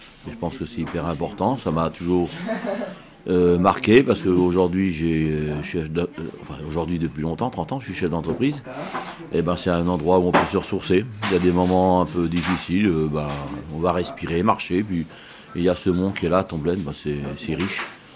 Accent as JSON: {"language": "French", "town": "Avranches", "region": "Normandy", "country": "France", "tie": "born or raised there", "said": "Je suis natif d'Avranches"}